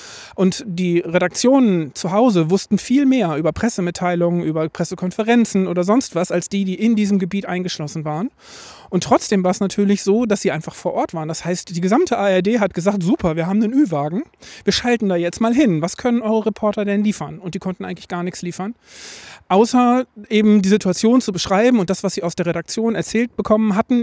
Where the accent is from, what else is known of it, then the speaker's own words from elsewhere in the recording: Bielefeld, North Rhine-Westphalia, Germany; ich komme aus Bielefeld